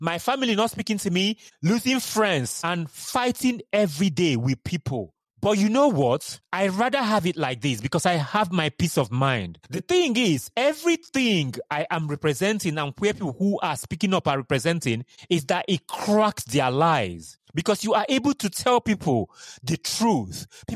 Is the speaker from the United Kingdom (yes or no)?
no; Nigeria; just because of I'm Nigerian.